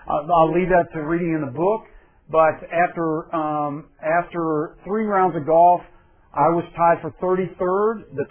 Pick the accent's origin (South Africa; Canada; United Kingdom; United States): United States; Louisville, Kentucky; I grew up in Louisville, Kentucky, still considered part of the Bible Belt.